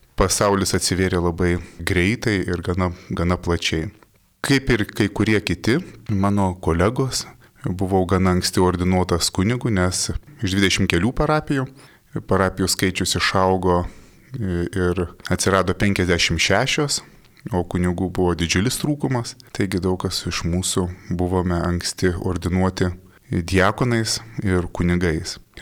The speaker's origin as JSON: {"language": "Lithuanian", "town": "Tauragė", "region": "Tauragė County", "country": "Lithuania", "tie": "born or raised there", "also_born_or_lived": "Klaipėda", "said": "Gimiau Tauragėje ir užaugau, mano gimtasis miestas, iš tiesų gimiau Klaipėdoje, tik tai užaugau Tauragėje, dokumentuose buvo jau Tauragė įrašyta ir mano gimtoji parapija bažnyčia Tauragės evangelikų liuteronų bažnyčia, tėvukai iki šiol Tauragėje tebe gyvena"}